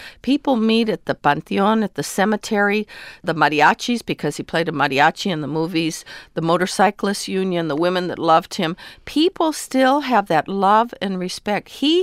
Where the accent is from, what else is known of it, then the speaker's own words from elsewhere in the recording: Las Cruces, New Mexico, United States; I grew up on the Texas-Mexico-New Mexico border in a place called Las Cruces.